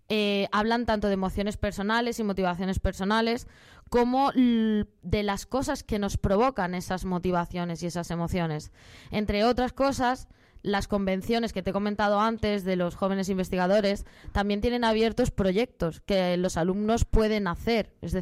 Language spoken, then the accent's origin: Spanish; Granada, Andalusia, Spain; el del año que viene va a ser en Granada, o sea que tiramos para mi tierra.